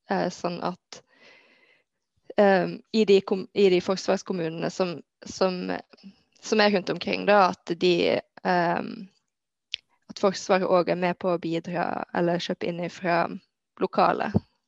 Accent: Bardu, Troms, Norway; Vi er da fra Bardu kommune, jeg og Frida.

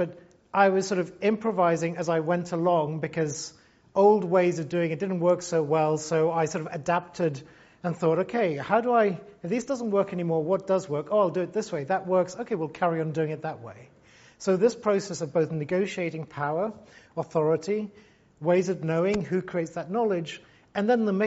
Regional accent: Gibraltar; moved away; also born or lived in London; I always consider like London as part of my home, but London is not where I was formed. London is where I lived. Where I was formed is Gibraltar.

